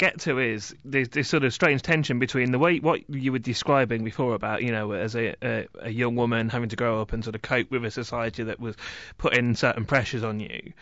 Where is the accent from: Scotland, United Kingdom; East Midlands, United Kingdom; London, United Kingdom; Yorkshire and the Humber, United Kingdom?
East Midlands, United Kingdom; I also grew up in Leicestershire.